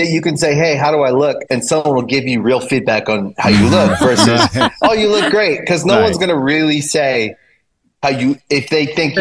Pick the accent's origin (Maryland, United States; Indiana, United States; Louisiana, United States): Maryland, United States; In Maryland.